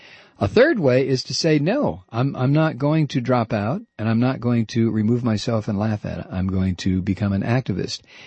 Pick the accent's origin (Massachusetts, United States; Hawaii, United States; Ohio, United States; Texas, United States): Ohio, United States; Toledo; I'm from Toledo.